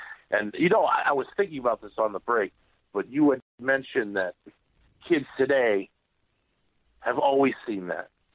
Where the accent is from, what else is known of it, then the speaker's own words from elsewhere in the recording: New England, United States; Like, I'm from New England.